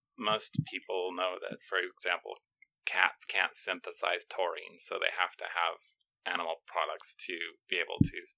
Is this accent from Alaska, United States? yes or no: yes; Alaska, United States; Okay, so I grew up in Alaska.